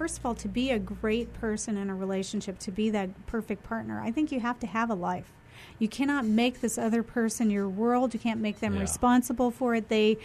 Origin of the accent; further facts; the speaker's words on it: the South, United States; I'm a Southerner, you know, and you just keep your word.